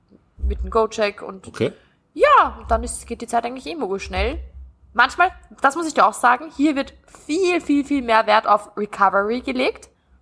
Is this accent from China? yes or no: no; Austria; Und das ist bei uns in Österreich irgendwie gar nicht so.